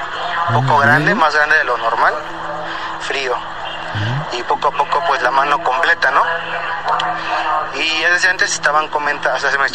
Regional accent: Mexico City, Mexico; actualmente tengo 24 años y, uh-huh, soy de la Ciudad de México.

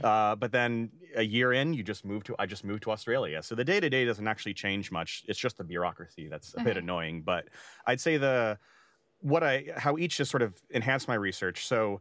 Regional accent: Fairbanks, Alaska, United States; So I'm originally from Fairbanks, Alaska, which is in the middle of Alaska. So I was, you know, had passion about growing up in the Arctic in general, but we were pretty far from the ocean.

